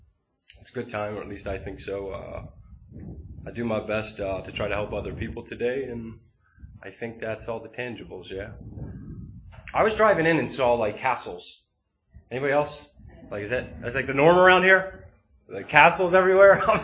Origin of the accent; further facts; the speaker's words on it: Philadelphia, Pennsylvania, United States; I grew up in Northeast Philadelphia, so I would hang out with the Mayfair kids, right?